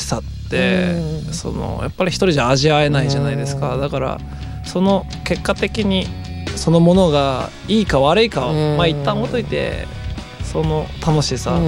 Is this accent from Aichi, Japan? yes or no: yes; Nagoya, Aichi, Japan; 僕はもともと地元名古屋で、名古屋でバンドをやってたんですけど